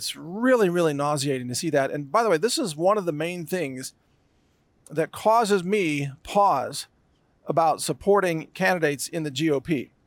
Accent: Texas, United States; And I even tweeted to Senator Ted Cruz today as a Texan.

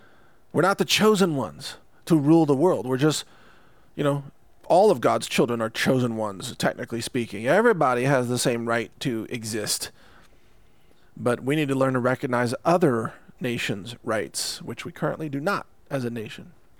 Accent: United States; So, I hope, as an American, I love my country.

